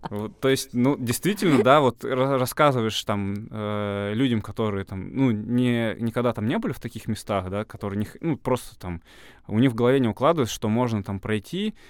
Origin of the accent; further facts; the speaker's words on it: Neftekamsk, Bashkortostan, Russia; Считай, я родом из Нефтекамска